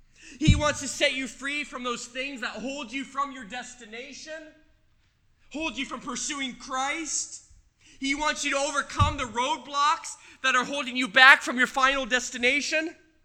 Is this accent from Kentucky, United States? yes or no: yes; Valley Station, Kentucky, United States; I'm from Kentucky, from Valley Station, and I can't get out of this cycle of defeat in my life.